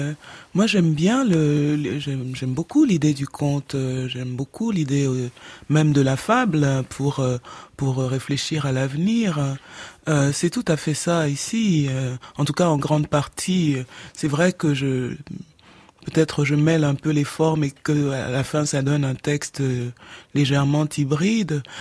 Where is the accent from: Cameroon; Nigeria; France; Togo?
Cameroon; parce que j'ai grandi au Cameroun